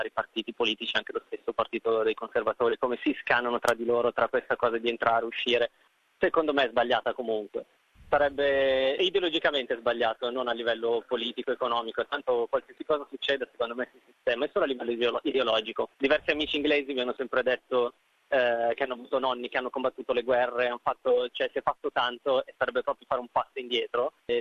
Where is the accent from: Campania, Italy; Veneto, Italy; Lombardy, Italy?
Lombardy, Italy; Milan; moved away as an adult; now in London, United Kingdom; ho 37 anni, sono originario di Milano, ma vivo a Londra da 10 anni ormai